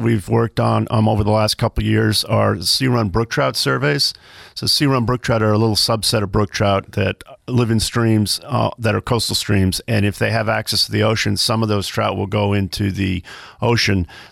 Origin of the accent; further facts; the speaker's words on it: Mount Desert Island, Maine, United States; I grew up on Mount Desert Island and didn't have the, when I was growing up, obviously couldn't travel very far, so I grew up fishing small streams and beaver ponds